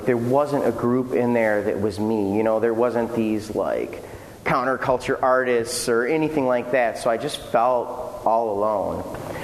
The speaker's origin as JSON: {"language": "English", "town": "Detroit", "region": "Michigan", "country": "United States", "said": "we're from the Motor City, so you guys have heard these stories"}